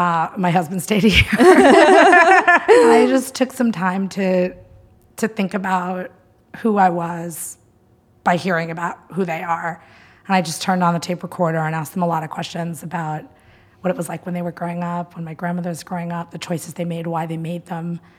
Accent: New Jersey, United States; I grew up in Jersey. I still live in New Jersey, in Hoboken, New Jersey.

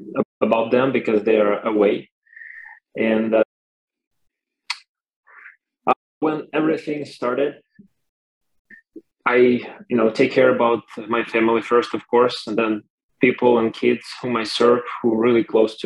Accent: Kyiv Oblast, Ukraine; I'm from Ukraine, north of Kyiv. And I'm 35

